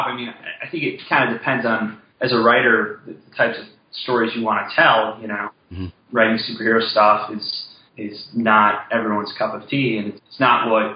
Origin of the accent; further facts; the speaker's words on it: Chicago, Illinois, United States; I'm from Chicago originally.